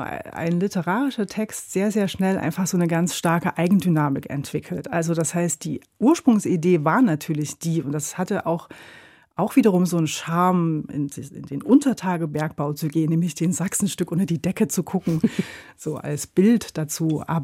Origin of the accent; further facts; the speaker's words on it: Gera, Thuringia, Germany; ich bin ja aufgewachsen in Gera